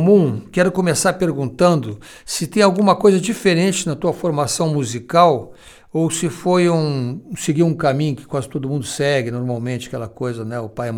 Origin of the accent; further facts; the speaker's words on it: Pelotas, Rio Grande do Sul, Brazil; born there; also born or lived in Porto Alegre; Eu nasci em Pelotas e conheci muitas cidades do Rio Grande do Sul, trabalho lá direto, muitas vezes vou ao Sul